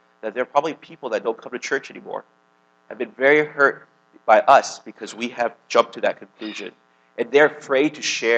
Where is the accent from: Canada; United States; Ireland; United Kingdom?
United States; Well, I'm American, so I'll say I have this problem.